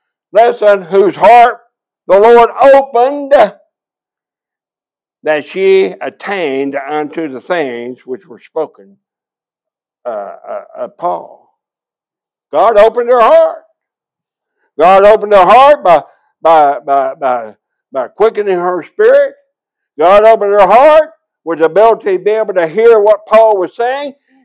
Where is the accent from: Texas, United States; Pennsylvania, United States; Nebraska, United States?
Texas, United States; Sulphur Springs; I never forget a man I grew up with in Sulphur Springs, who's a Pentecostal preacher today.